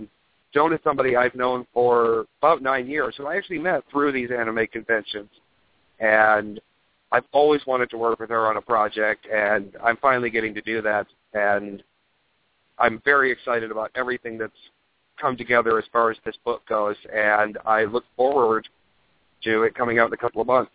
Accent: Lake Cowichan, British Columbia, Canada; also born or lived in Alberta; I grew up in a town called Lake Cowichan. I had moved to Lake Cowichan, British Columbia. I had moved there when I was about 2, and I lived there until I was, 10. And then we moved to another small town called Eucluelet.

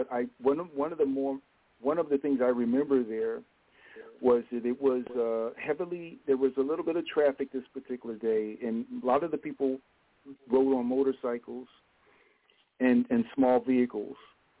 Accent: Chicago, Illinois, United States; Well, I'm from Chicago. I'm from Chicago. I grew up here.

